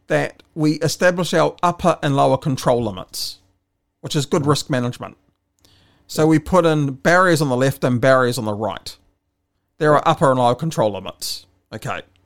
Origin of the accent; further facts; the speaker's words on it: New Zealand; I'm a New Zealander, so that's okay, mate.